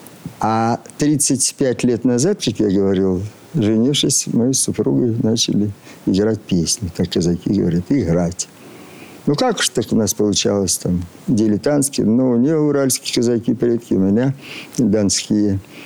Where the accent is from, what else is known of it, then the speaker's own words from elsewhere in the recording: Altai Krai, Russia; приехал из деревни в Барнаул.